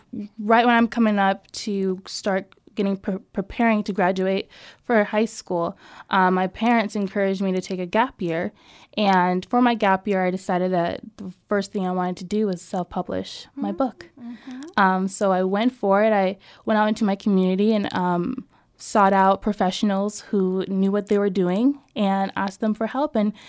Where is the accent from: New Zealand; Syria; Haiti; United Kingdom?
Haiti; now in United States; But I am originally from Haiti. I was adopted and have been here in the U.S. since then.